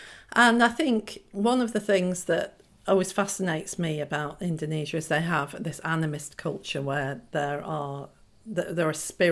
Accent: Bury, North West England, United Kingdom; born there; I was born in Bury in Lancashire.

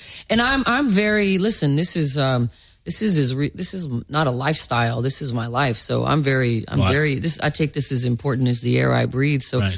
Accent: West Coast, United States; Okay, I'm from the West Coast. I'm a native, so I was always kind of a pariah because I liked East Coast hip hop better

